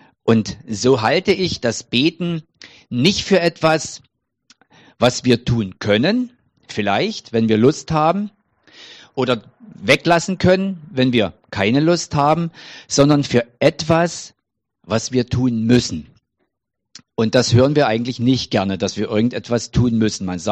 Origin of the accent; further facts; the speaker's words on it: Frankfurt, Germany; Also Magda und ich, wir kommen ja aus Frankfurt